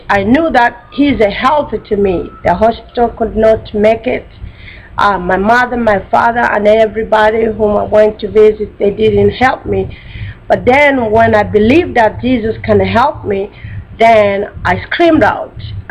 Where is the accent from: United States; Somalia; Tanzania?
Tanzania; I'm from Tanzania.